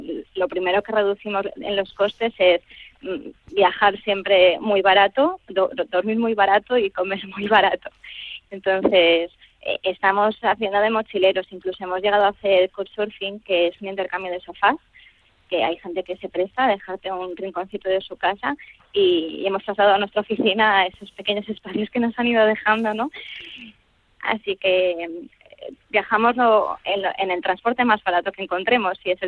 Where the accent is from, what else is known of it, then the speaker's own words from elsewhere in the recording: Spain; Hola, queremos documentar su historia, somos españoles, hacemos esto.